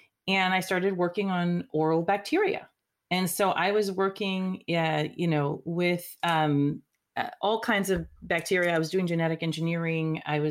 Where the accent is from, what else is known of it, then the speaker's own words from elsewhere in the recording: Puerto Rico; growing up in Puerto Rico, the U.S. is so different.